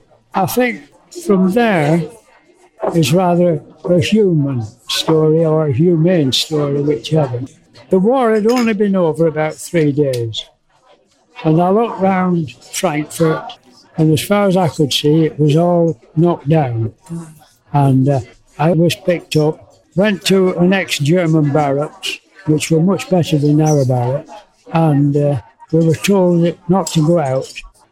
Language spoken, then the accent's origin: English; Oldham, North West England, United Kingdom; I come from Oldham in Lancashire.